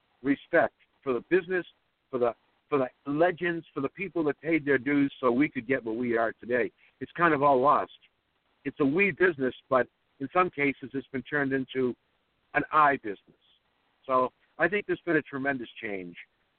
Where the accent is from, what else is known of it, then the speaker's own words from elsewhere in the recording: Boston, Massachusetts, United States; Born and brought up in the Boston area.